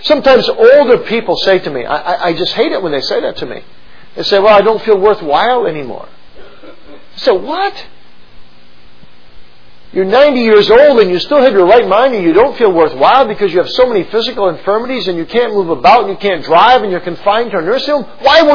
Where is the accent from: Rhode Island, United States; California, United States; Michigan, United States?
Michigan, United States; Kalamazoo; I'm pastoring Grand Rapids, 50 miles away from where I grew up in Kalamazoo, Michigan, where my parents still lived